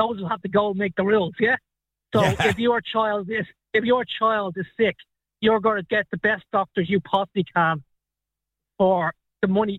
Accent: Dublin, Leinster, Ireland; No, well, I'm originally from Dublin, from Cabra in Dublin.

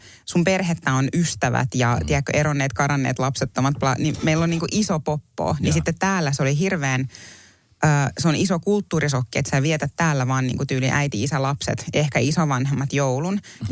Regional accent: United States; also born or lived in Finland; Mä oon syntynyt Suomessa vaan siksi, että Jenkeissä oli niin kallista synnyttää ja mun äiti halusi synnyttää oman äitinsä lähellä.

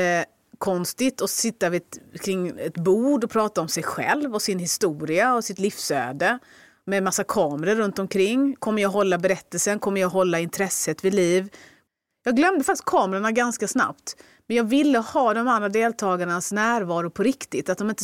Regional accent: Skåne, Sweden; Jag är ändå skåning.

